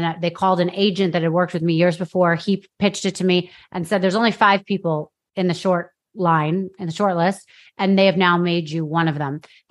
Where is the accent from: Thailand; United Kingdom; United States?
United States; New York; I went to private school in New York. I grew up in New York.